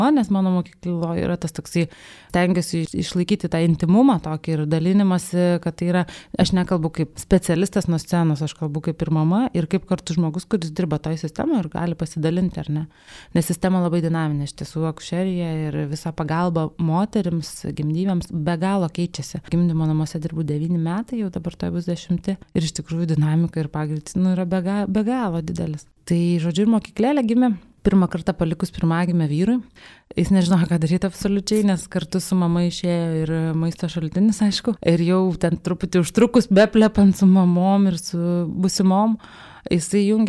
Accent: Vilnius, Vilnius County, Lithuania; Esu kilusi iš Vilniaus, Užupio, iš tiesų, tai vat rytoj Užupis švenčia gražiasi savo metinės, tai ten tokias mano šaknis.

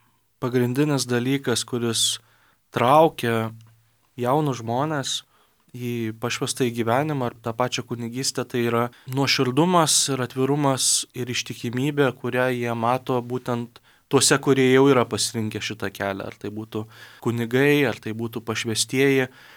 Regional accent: Samogitia, Lithuania; didžioji dalis netgi šiandien dominikonų esame žemaičiai

